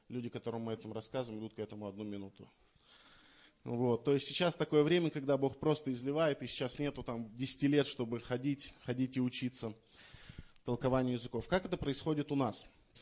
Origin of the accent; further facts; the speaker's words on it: Oryol, Oryol Oblast, Russia; Я из Орла, я не из Курска.